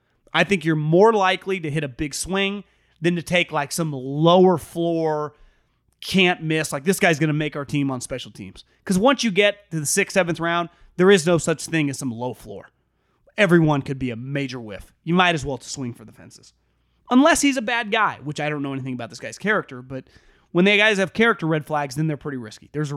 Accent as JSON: {"language": "English", "town": "Baltimore", "region": "Maryland", "country": "United States", "tie": "born or raised there", "said": "Born and raised in Baltimore and a diehard Ravens and Oriole fan."}